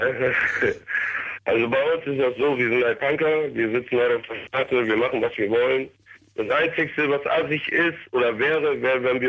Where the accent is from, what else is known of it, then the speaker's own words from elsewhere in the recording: Hamburg, Germany; So, und wir als deutsche Mitbürger, als Hamburger Jungs, sag ich mal, wir gehen da rein